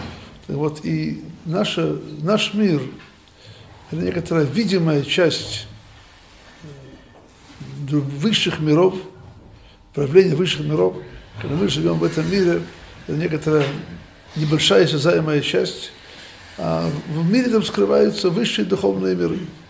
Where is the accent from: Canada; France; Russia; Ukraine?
Ukraine; Odesa, Odesa Oblast; я вообще сам из Одессы. Из Одессы учился в Воронежском университете.